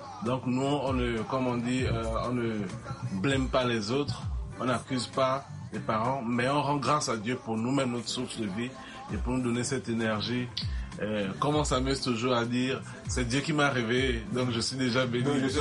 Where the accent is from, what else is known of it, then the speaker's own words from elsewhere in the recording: Togo; Et nous, on a grandi au Togo particulièrement.